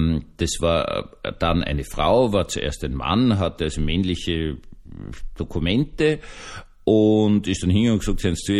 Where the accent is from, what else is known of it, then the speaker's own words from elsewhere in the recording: Austria; dass ich als Österreicher den großen Fritz, den Preißen, zitieren muss